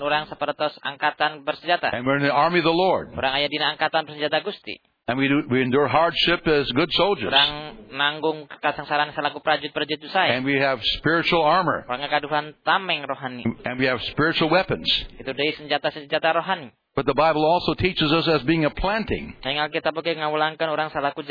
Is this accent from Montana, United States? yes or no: yes; Montana, United States; When I was raised in Montana, I've seen many flocks.